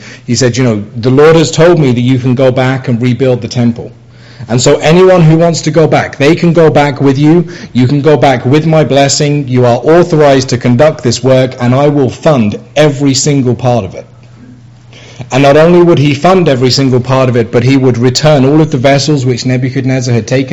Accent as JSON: {"language": "English", "region": "England", "country": "United Kingdom", "lives_now": "Canada", "said": "I have found as an Englishman living in Canada, to survive the winter, it is almost essential."}